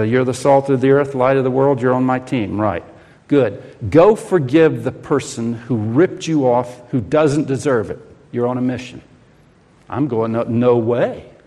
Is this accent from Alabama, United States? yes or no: no; Oregon, United States; It's where I came from. I came from Oregon.